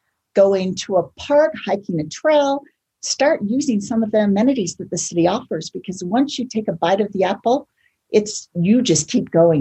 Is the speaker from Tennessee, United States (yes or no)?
no; Provo, Utah, United States; I'm from Provo, Utah, and I believe in the morals and ethics behind this decision.